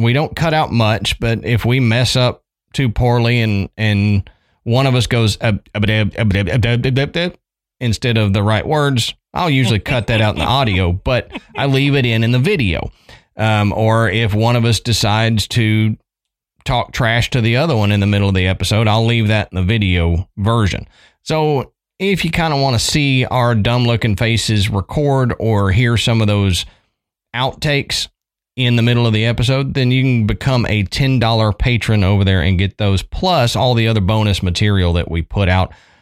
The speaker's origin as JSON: {"language": "English", "region": "Texas", "country": "United States", "tie": "born or raised there", "also_born_or_lived": "Tennessee", "said": "I used to know Spanish when I lived in Texas originally. Growing up in Texas, you just kind of absorb it. And so I was fairly well bilingual. Well, I lived in Tennessee for 15 years, and I forgot most of it."}